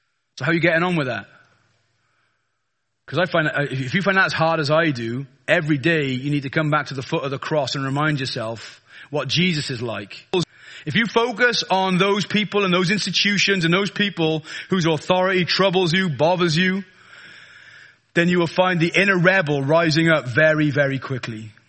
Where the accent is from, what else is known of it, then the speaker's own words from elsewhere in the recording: Wales, United Kingdom; Because there's only 3 points, because I'm Welsh.